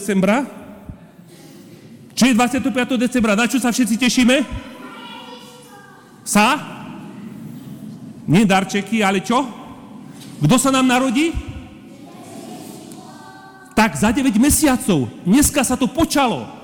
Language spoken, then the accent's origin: Slovak; Banská Bystrica, Banská Bystrica Region, Slovakia; Prepáčte, som z Banskej Bystrice, hej?